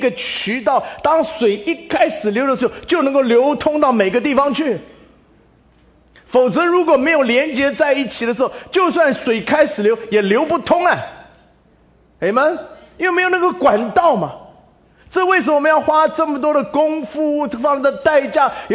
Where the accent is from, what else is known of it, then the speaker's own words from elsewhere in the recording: China; 我很多时候我们中国人就是在这样北美的社会里，我们常常很退缩。